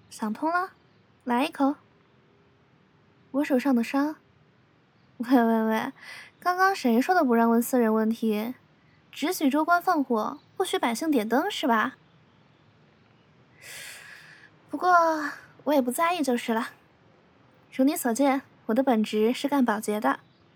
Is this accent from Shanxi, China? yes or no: no; Anhui, China; 我老家挺好的，山清水秀。我老家挨着龙眠湖，是个特别漂亮的地方